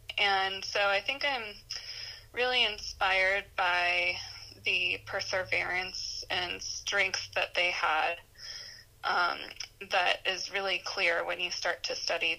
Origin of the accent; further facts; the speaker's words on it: Los Angeles, California, United States; I am a Chickasaw citizen, and I was born and raised here in Tongva land in Los Angeles